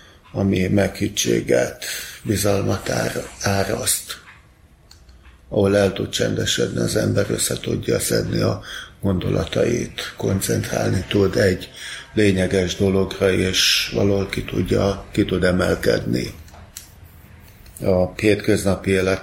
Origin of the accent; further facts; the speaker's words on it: Budapest, Hungary; Itt a Mátyásföldi repülőtér mögött nőttem föl